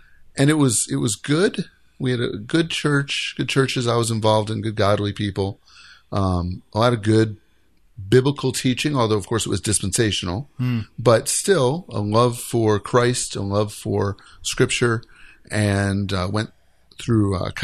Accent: Chicago, Illinois, United States; When we moved back to Chicago, because I grew up in Chicago, we looked for a Reformed church

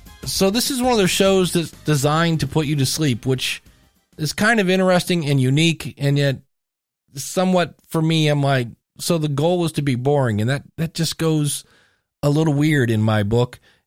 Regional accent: Akron, Ohio, United States; Yay, I'm from Akron, Ohio.

